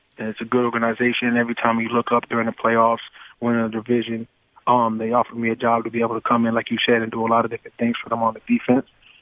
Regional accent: Florida, United States; You know, growing up in Florida, that's the culture.

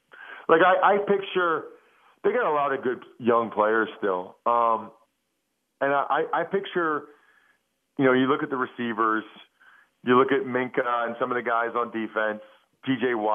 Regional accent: Wyomissing, Pennsylvania, United States; Yeah, so Henny's from my hometown. Henny's from Wyomissing.

